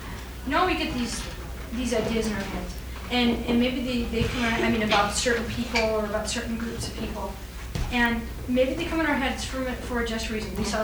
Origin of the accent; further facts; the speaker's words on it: Anchorage, Alaska, United States; well, I'm from Anchorage, and there's a lot of Eskimos up there.